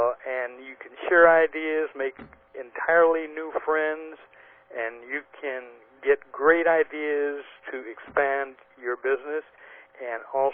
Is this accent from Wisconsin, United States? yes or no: no; Tacoma, Washington, United States; now in Cleveland, United States; I'm from Tacoma, but I'm out in Cleveland.